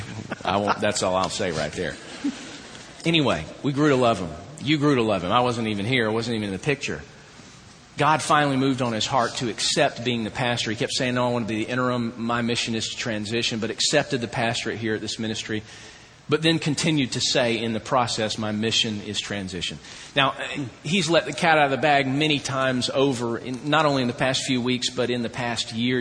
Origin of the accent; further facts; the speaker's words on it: Georgia, United States; That's right. I'm from Georgia. He's from Oklahoma.